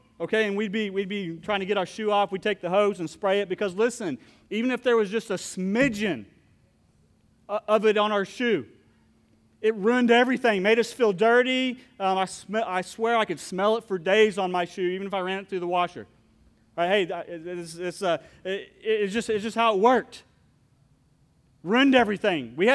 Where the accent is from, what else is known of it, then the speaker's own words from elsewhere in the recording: Oklahoma, United States; So I grew up with my cousins. We grew up in Southwest Oklahoma, and we had to come up with our own ideas of fun.